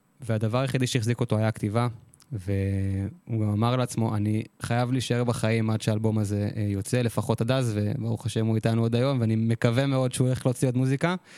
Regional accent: Gesher HaZiv, Northern District, Israel; אני במקור מגשר הזיף, שזה ליד נהריה.

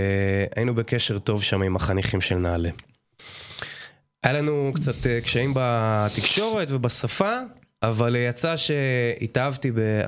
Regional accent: Haifa, Haifa District, Israel; also born or lived in Nahalal; אני גר איתם בכפר ביחד עם בת זוגתי מזי. אני יליד חיפה במקור. התחנכתי בכמה בתי ספר באזור, ההורים שלי התגרשו שהייתי בסביבות גיל 6, ואז עברתי לגור אצל סבתא שלי תקופה מסוימת 3 שנים, ואחרי זה עברתי לנהלל.

